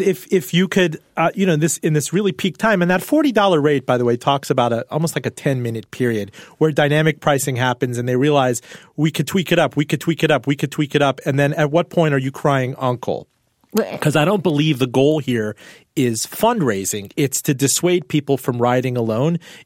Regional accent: Miami, Florida, United States; I've seen it in my hometown, Miami

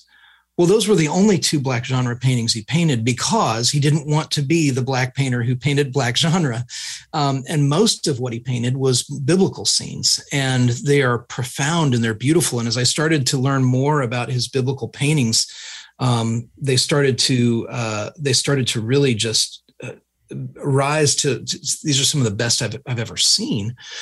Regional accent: United States; I'm an American, so I call him Van Gogh.

